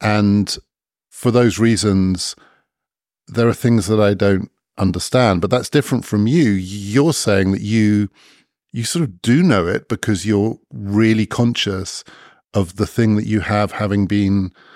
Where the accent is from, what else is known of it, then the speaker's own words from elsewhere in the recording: United Kingdom; I'm white, I'm male, I'm well off, I'm British.